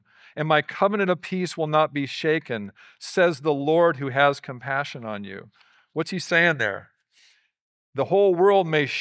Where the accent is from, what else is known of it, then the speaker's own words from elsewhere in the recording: Oregon, United States; moved away as an adult; I remember when I was just out of high school and I came down here from Oregon to go to Lagos Bible School.